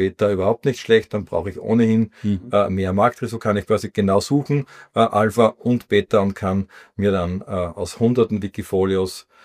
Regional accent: Austria; Darf das sagen als Österreicher, weil den ATX, den kann man leicht schlagen.

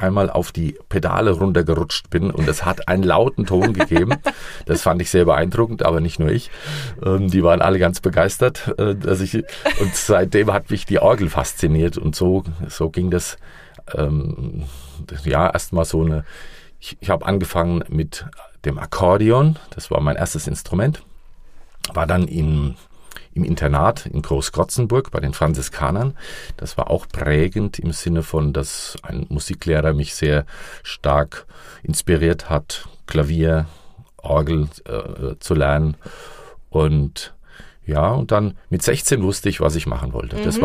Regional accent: Aschaffenburg, Bavaria, Germany; now in Fulda, Germany; Ich komme aus der Gegend von Aschaffenburg, bin jetzt seit 30 Jahren hier in Fulda als Domkapellmeister und leite die Chöre am Fuldaer Dom.

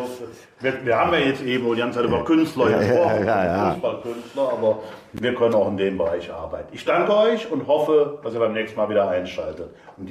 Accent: Cologne, North Rhine-Westphalia, Germany; dass wir jetzt auch hier als Kölner

